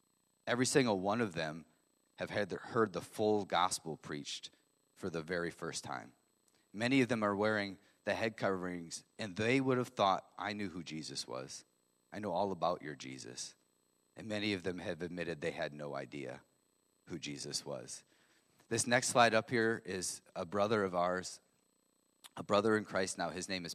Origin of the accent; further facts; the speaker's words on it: Dubuque, Iowa, United States; where I grew up in Dubuque.